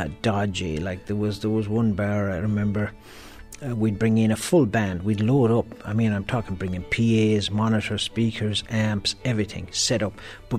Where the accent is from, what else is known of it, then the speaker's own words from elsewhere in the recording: Ireland; I'm an Irish musician, a fiddle player, and that's what I do for my profession.